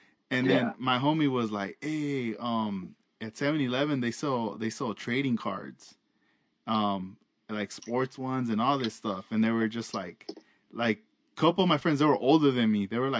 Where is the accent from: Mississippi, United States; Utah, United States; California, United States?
California, United States; Oxnard; Because when I grew up in Oxnard, I grew up in a town, a neighborhood called Lemonwood. That's where I grew up.